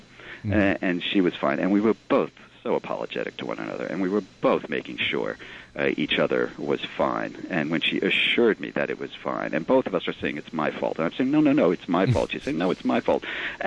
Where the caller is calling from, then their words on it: Brooklyn, New York, United States; from Brooklyn.